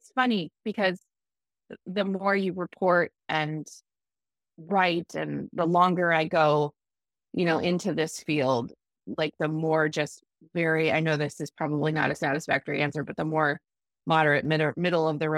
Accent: Elkhart, Indiana, United States; also born or lived in South Bend; But I actually grew up, I was born in South Bend, Indiana, and grew up in Elkhart, which is right outside of the town where you're not familiar. It's Northern Indiana.

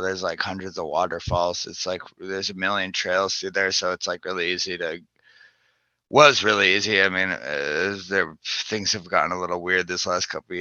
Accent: Alaska, United States; now in Seattle, United States; Like I'm from Alaska. So I've always like, mentally associated better with like people from Philly than Seattle, you know what I mean?

